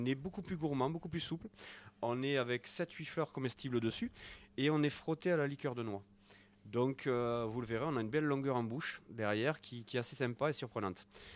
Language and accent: French; Switzerland; Mais voilà, on est suisse.